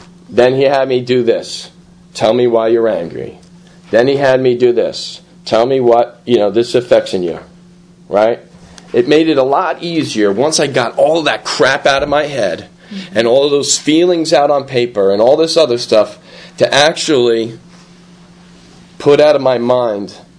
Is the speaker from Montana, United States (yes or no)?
no; Brooklyn, New York, United States; I may remind you I'm from Flatbush, right?